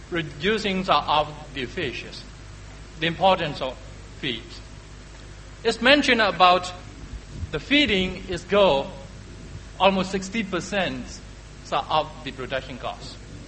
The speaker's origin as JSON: {"language": "English", "country": "Myanmar", "second_language": "English", "said": "I am from Union of Myanmar."}